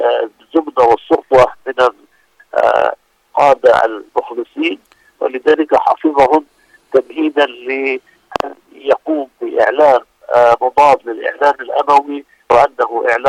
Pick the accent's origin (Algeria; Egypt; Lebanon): Lebanon; كما يحدث في بلدنا لبنان